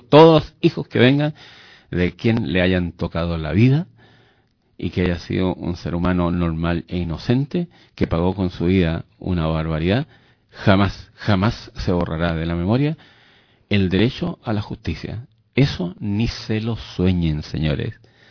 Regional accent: Chile; esos somos los chilenos, ¿eh? Somos mestizos de dos razas, ¿eh? La mayoría.

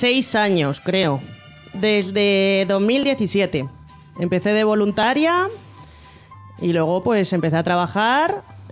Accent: Fuenlabrada, Community of Madrid, Spain; now in Leganés, Spain; Aunque soy de Fuenlabrada. Soy de Fuenla, mi corazón está en Fuenla, pero siempre he sido muy de Leganés.

